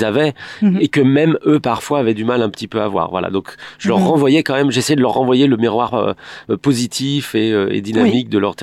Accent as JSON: {"language": "French", "region": "Auvergne-Rhône-Alpes", "country": "France", "tie": "born or raised there", "said": "Moi, j'ai grandi dans le Beaujolais, à côté de Lyon. Donc, du coup, il y a peut-être d'autres langues. Bon, il y a quelques mots typiquement lyonnais que je connais, mais je connais pas vraiment de patois."}